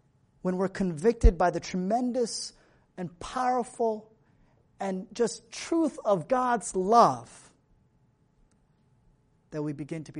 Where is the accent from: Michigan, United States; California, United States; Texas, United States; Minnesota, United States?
California, United States; I'm from California, you know, I came out with like my tank top